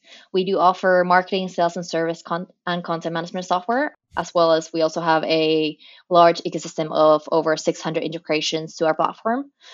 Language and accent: English; Finland; English is a second language; now in Dublin, Ireland; I work as a marketing manager at HubSpot in Dublin, Ireland. I'm originally from Finland though, and that's how I also know you guys. But currently I'm here in Dublin.